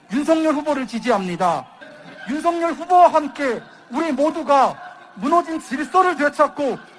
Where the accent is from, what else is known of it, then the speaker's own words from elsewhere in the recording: Pyongyang, North Korea; now in South Korea; 평양에서 온